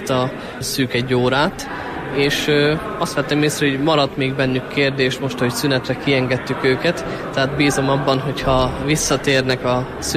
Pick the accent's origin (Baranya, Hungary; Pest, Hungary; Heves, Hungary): Heves, Hungary; Gyöngyöspata; Gyöngyöspatáról származom, és jelenleg 6 éves vagyok az Egri Érseki Papnevelő Intézetben, az Egri Szemináriumban.